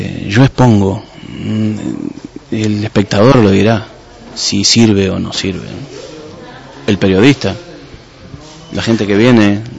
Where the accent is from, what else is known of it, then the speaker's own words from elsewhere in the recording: Uruguay; yo soy de Uruguay